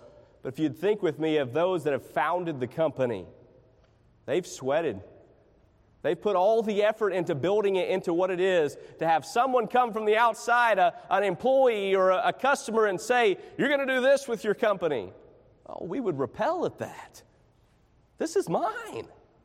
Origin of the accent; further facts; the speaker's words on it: Tennessee, United States; many of you probably know I'm from the East Tennessee area. That's where I was born and raised. About 30 minutes south of Bristol, Tennessee, is where I grew up.